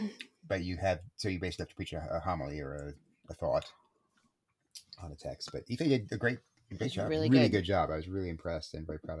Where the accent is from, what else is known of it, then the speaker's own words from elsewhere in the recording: Corpus Christi, Texas, United States; I was raised in Corpus Christi on the coast. So sunrises are something I saw all my life.